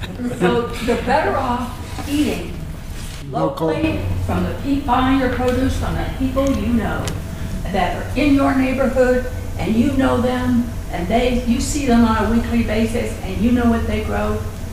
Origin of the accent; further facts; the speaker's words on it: California, United States; It's in the article in the Mother Earth News magazine, and that I'm from California.